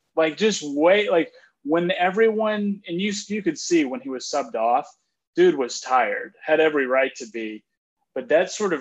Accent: Texas, United States; As an American, as a Texan, I knew, you know, I've followed him a long time

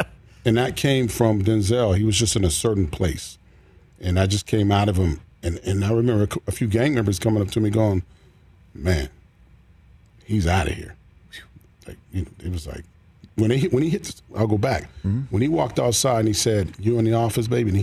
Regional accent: Pittsburgh, Pennsylvania, United States; Pittsburgh, PA, yeah.

